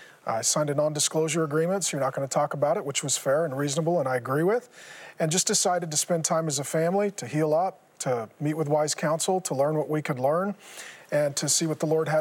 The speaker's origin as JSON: {"language": "English", "town": "Seattle", "region": "Washington", "country": "United States", "tie": "born or raised there", "said": "Yeah, so I grew up in Seattle. My dad was a union drywaller, oldest of five kids, didn't know Jesus."}